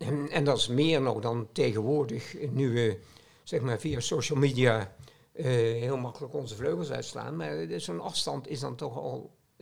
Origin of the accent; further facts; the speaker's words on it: Nijmegen, Gelderland, Netherlands; En in Nijmegen, waar ik vandaan kwam, had je